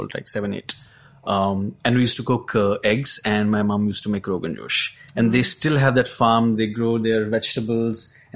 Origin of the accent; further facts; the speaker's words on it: Jammu, Jammu and Kashmir, India; also born or lived in Delhi; I grew up partly in Jammu